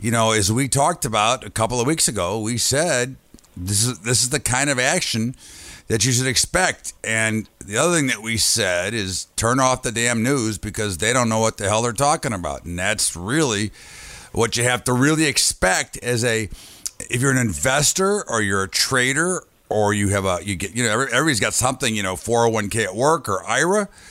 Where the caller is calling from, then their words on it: Chicago, Illinois, United States; I'm calling in from Chi-Town